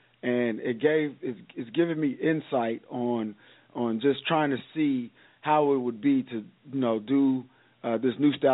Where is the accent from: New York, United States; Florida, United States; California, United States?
California, United States; Oakland; And it made me think about how my life was when I was younger and growing up in Oakland, and all those thoughts came back to me.